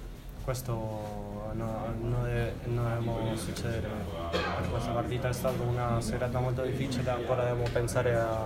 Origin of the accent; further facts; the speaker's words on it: Argentina; Italian is a second language; moved away as an adult; now in Italy; È arrivato da Argentina, io in Argentina non giocavo, qua mi hanno preso